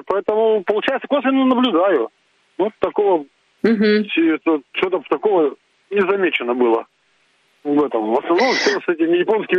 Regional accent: Saint Petersburg, Russia; Я из Санкт-Петербурга

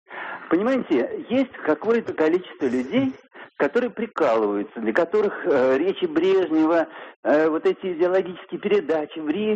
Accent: Moscow, Russia; я из Москвы.

